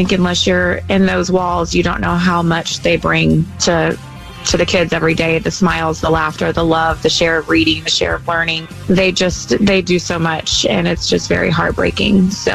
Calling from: Cypress, Texas, United States; I'm calling from Cyprus.

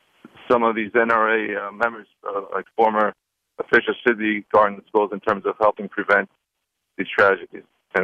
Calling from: Lloyd Harbor, New York, United States; Lloyd Harbor in New York.

